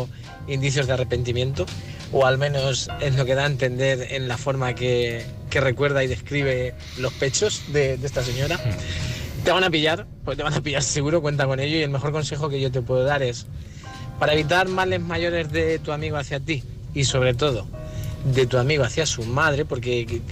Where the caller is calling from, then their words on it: Socuéllamos, Castilla-La Mancha, Spain; de Socuellamos